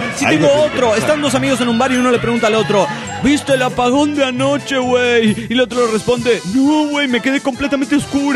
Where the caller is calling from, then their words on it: Dallas, Texas, United States; de Dallas, Texas.